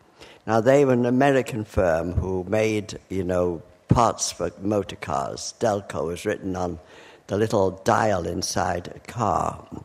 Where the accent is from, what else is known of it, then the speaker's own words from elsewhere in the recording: Liverpool, North West England, United Kingdom; born there; I'm very old now, and I was born in Liverpool, down by the docks.